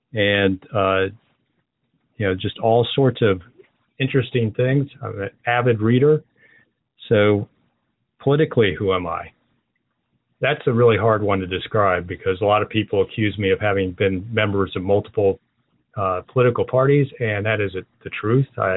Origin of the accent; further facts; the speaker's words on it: Maryland, United States; also born or lived in Washington, D.C.; I was born in Washington, D.C., right in the belly of the beast, and I grew up in the Maryland suburbs.